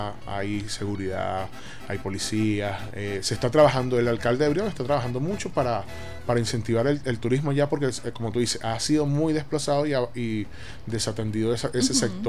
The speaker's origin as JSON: {"language": "Spanish", "town": "Caracas", "region": "Capital District", "country": "Venezuela", "said": "yo soy caraqueño, ya había vivido la ola de los full day"}